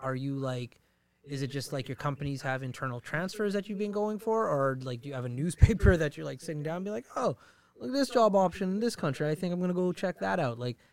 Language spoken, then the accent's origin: English; Fort McMurray, Alberta, Canada; Because I'm just a small town boy. I'm from Fort McMurray.